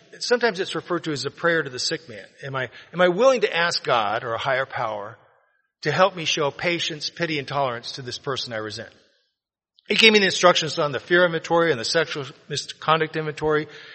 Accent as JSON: {"language": "English", "town": "Las Vegas", "region": "Nevada", "country": "United States", "tie": "born or raised there", "said": "I'm 4 or 5 years old. I'm growing up in Las Vegas, Nevada. It's the early 60s."}